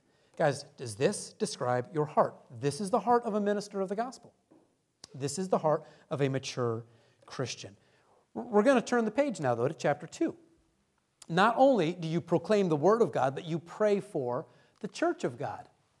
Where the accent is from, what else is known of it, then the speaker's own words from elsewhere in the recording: Detroit, Michigan, United States; I'm from Detroit. I get it.